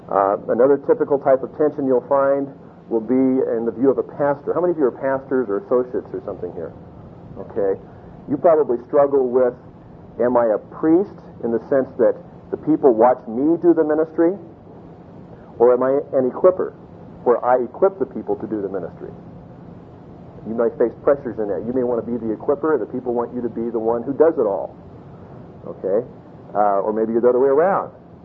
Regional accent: Corvallis, Oregon, United States; We're from Corvallis, Oregon, and I know churches in the Seattle area

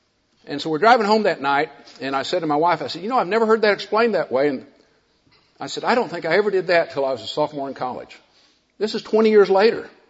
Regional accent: Oklahoma City, Oklahoma, United States; I'm a businessman from Oklahoma City.

